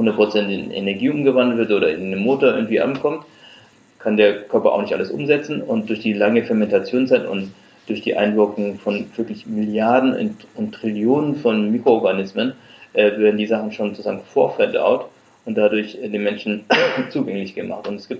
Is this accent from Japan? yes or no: yes; Japan; also ich komme halt aus Japan